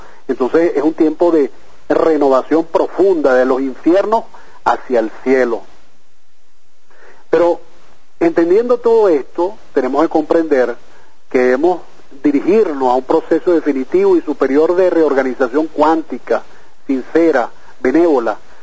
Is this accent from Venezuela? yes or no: yes; Venezuela; esa es la misión de vida de nosotros como venezolanos.